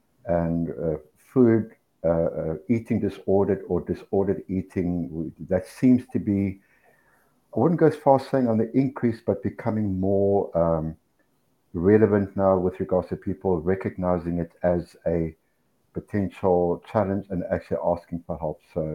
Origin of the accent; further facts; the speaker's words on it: Johannesburg, Gauteng, South Africa; moved away as an adult; now in Chiang Mai, Thailand; I am originally from South Africa, Johannesburg. I've been living and working in Thailand for 4 years now. And currently living in Chiang Mai, we've been here for 1 year